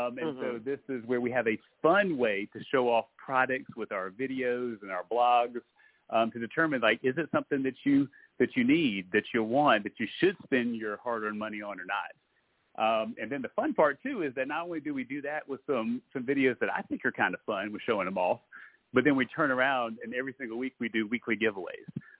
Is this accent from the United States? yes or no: yes; South Carolina, United States; I know growing up in South Carolina, people are like, why?